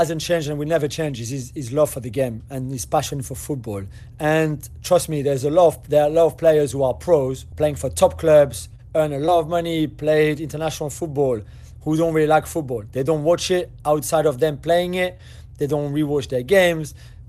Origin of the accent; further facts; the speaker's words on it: Paris, Île-de-France, France; English is a second language; now in London, United Kingdom; I'm from Paris. I was born there. Then I moved to London 23 years ago now.